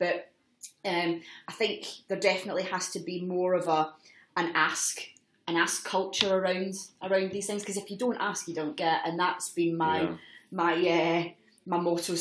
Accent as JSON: {"language": "English", "country": "United Kingdom", "said": "No to your face. We're British. We don't do that."}